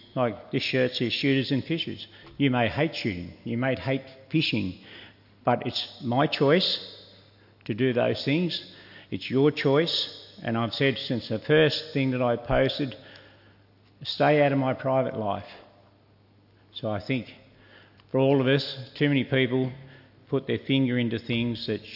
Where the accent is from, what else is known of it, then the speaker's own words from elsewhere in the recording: Devonport, Tasmania, Australia; I was born and bred in Devonport, the Meerkroft home out there. That was the maternity hospital a long time ago.